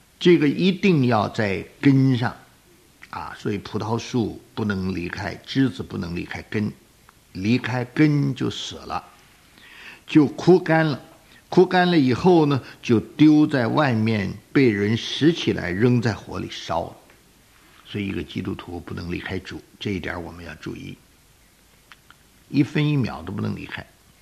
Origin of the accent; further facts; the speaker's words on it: China; 我们中国人叫荤的，荤的。